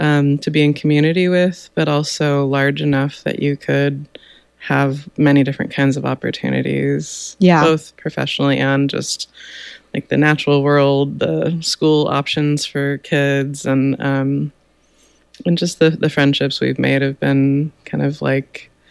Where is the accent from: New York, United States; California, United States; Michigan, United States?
California, United States; Oroville; I am a lifelong Northern California person. I grew up in Oroville, and I've lived in Chico for almost 30 years.